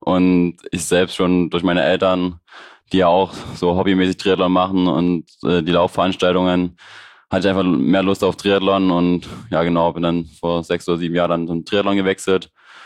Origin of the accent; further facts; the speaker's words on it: Leipzig, Saxony, Germany; Ich komme aus Leipzig